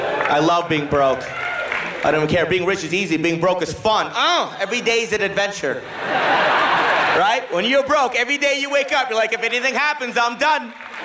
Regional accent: India; I'm Indian. All my friends are white.

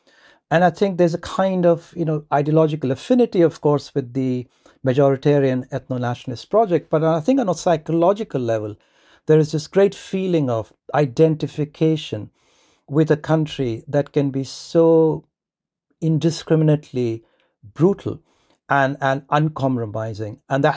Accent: India; I grew up in India in a Hindu nationalist family

